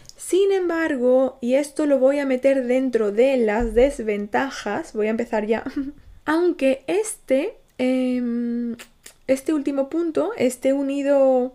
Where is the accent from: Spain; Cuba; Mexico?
Spain; Si yo, siendo española, odio el papeleo en España.